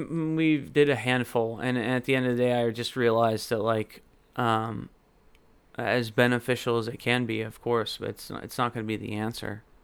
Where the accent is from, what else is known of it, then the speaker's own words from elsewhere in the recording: Athens, Georgia, United States; It's this guy named Shil Patel out of Athens, Georgia, my hometown, actually, which is so awesome.